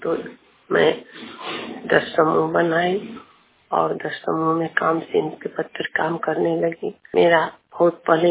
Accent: Jafrabad, India; मैं जफराबाद गांव से सररिया पंचायत की रहने वाली हूँ।

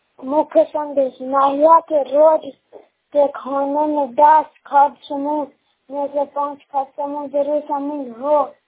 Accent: Nalanda, Bihar, India; घर को post colour थाना के लहरा जिला नालंदा बिहार के रहने वाला हूँ।

